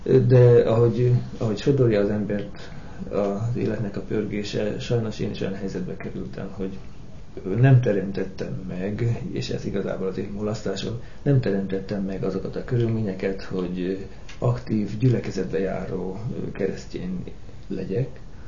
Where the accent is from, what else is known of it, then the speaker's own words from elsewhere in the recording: Barcs, Somogy, Hungary; born there; Én egy 4 gyermekes családban születtem, Barcson egész pontosan 1955-ben.